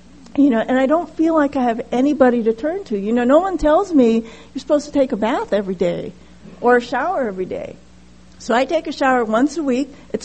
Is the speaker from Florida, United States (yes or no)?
no; Hawaii, United States; In fact, growing up in Hawaii, or at least in my household, the Chinese household, there's no flinging frying pans or punching walls.